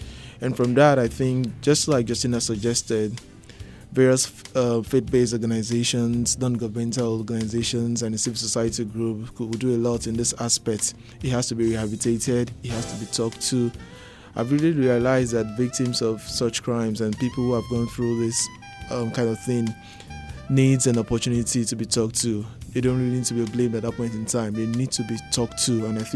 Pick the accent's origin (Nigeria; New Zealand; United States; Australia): Nigeria; the reality we face as young people growing up in this kind of country, growing up in Nigeria.